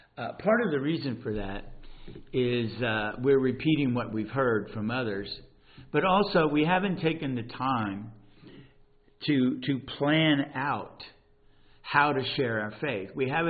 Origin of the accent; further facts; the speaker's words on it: Richmond, Virginia, United States; Now, as a kid growing up in Oregon Hill, I witnessed a lot of things that were troubling.